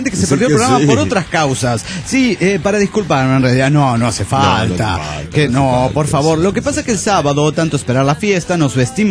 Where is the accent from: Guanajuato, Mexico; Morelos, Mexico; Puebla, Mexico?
Guanajuato, Mexico; de Guanajuato, México.